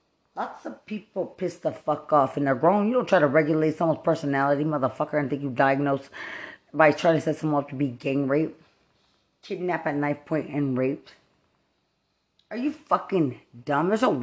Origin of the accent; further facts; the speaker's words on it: United States; Because I don't speak Spanish and I'm American and I'm a veteran.